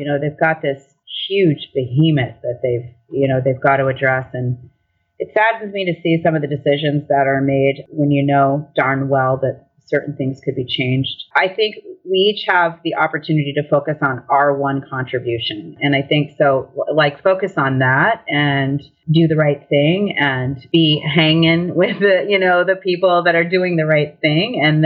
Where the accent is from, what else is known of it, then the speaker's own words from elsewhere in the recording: San Francisco, California, United States; born there; also born or lived in Louisiana / Maine; I was born in San Francisco and have lived as far south as Louisiana, lived as far north as Maine, all up and down the East Coast, lived overseas.